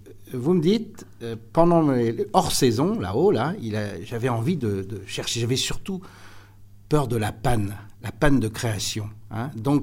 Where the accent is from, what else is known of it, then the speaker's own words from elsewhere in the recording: Auvergne-Rhône-Alpes, France; comme on dit chez nous en Haute-Savoie